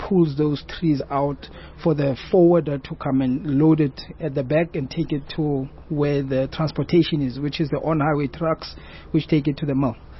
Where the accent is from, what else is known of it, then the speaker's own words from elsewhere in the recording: Mahikeng, North West, South Africa; Yes, I spent a lot of time in Bloemfontein, Wolmaranstad, and I'm actually from Mafeking.